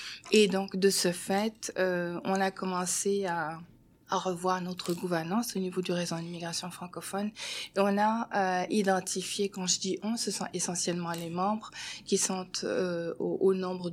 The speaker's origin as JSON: {"language": "French", "country": "Morocco", "said": "Je suis originaire du Maroc, ce qui fait que c'est un pays qui est arabophone, mais bilingue, français-anglais. Mon éducation, je l'ai faite dans les deux langues, c'est-à-dire en arabe et en français."}